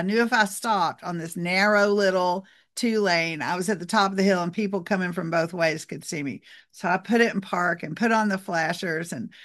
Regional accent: Georgia, United States; also born or lived in South Carolina; we grew up in Georgia and South Carolina in the woods and there were a bunch of snakes and stuff.

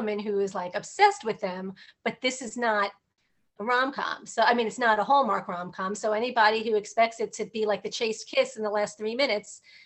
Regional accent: Manhattan, New York, United States; I'm from Manhattan

